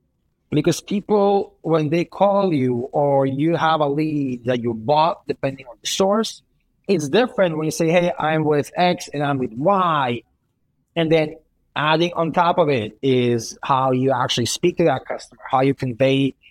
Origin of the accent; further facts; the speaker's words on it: Belgrade, Serbia; English is a second language; For example, like if you listen to me speak, would you say I'm born and raised in Belgrade, Serbia?